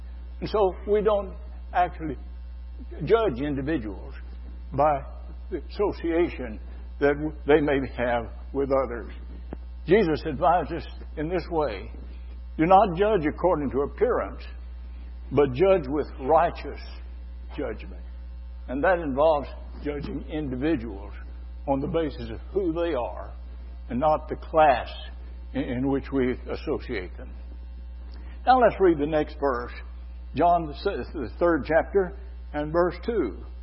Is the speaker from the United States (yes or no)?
yes; United States; I'm an American, but I'll just frankly admit that I've been in some places where I didn't much want to be linked to the Americans that were there.